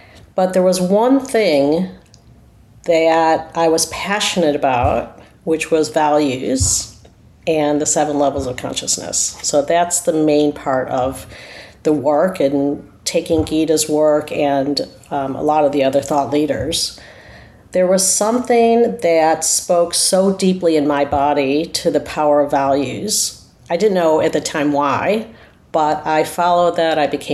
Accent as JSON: {"language": "English", "country": "United States", "accent": "American", "lives_now": "Australia", "said": "You could hear from my accent, I'm American. I live in Australia."}